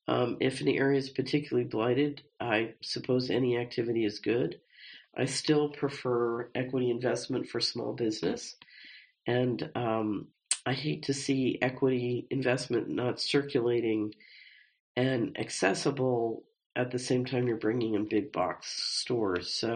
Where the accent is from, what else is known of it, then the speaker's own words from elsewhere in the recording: Ohio, United States; Growing up in Ohio's Rust Belt, I saw plenty of retail developments full of big box stores pop up